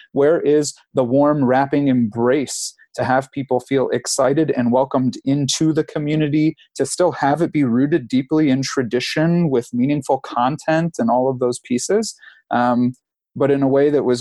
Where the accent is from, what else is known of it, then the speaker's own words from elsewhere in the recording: Detroit, Michigan, United States; So I looked at my hometown of Metro Detroit